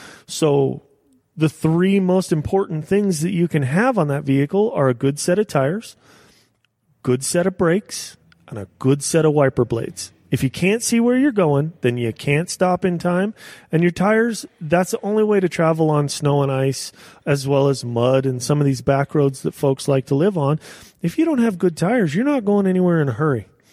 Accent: Page, Arizona, United States; I grew up in Page, Arizona. I'm an Arizona native.

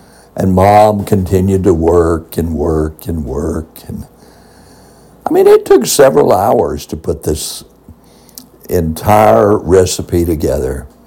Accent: Texas, United States; We grew up in Central Texas, so pines were not something we had, but we had cedar trees.

